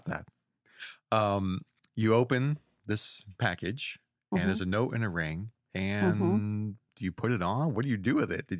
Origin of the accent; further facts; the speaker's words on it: Springfield, Missouri, United States; born there; I was born in Greene County, Springfield, Missouri.